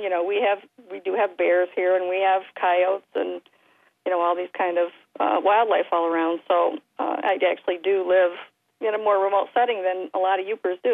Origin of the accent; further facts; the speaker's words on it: East Lansing, Michigan, United States; also born or lived in Hazlitt; Yes, I grew up around East Lansing and Hazlitt. Then I raised my children in Romeo, and I've been up here for about maybe 15, 16 years